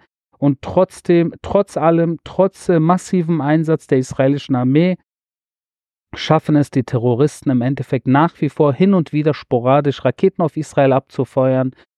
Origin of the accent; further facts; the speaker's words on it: Berlin, Germany; Ich bin unter Türken in Berlin-Wedding aufgewachsen. Einige von ihnen sind mir sehr ans Herz gewachsen. Und ich spreche auch ein Stück weit Türkisch